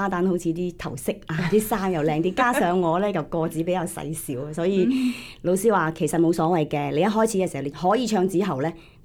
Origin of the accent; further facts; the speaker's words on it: Hong Kong; now in United States; 我是來自一個香港本土文化講廣東話的中國人來講